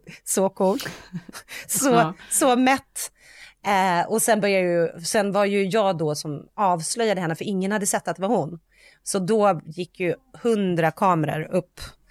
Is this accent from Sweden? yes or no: yes; Sweden; vi är svenskar.